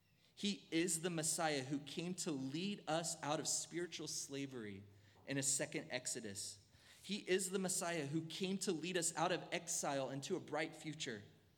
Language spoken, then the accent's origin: English; Missouri, United States; Now, we are from Missouri, and so we love the Chiefs. In Missouri, there's not a lot of pride around any other sports teams except for the Kansas City Chiefs and the St. Louis Cardinals for their decorated histories.